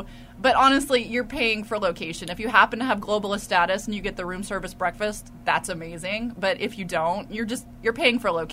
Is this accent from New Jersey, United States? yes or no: no; Texas, United States; Well, see, I'm from East Texas, so I'm not a snow snob.